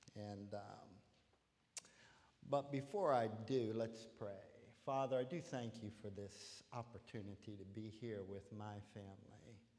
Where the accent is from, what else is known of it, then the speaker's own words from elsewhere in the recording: Pittsburgh, Pennsylvania, United States; he sang with a Pittsburgh accent. And I'm from Pittsburgh, and that's my homeboy, so I really appreciate that.